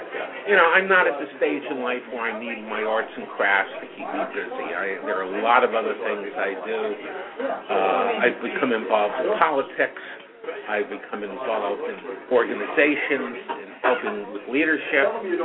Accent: New Jersey, United States; also born or lived in Pennsylvania; No, I don't think so. I'm from New Jersey. I lived in Pennsylvania most of my life, and I'm so happy here.

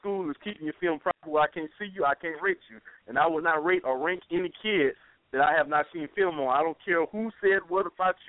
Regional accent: Texas, United States; also born or lived in Southeast US; I'm originally from the Southeast, but, you know, partially raised in Central Texas

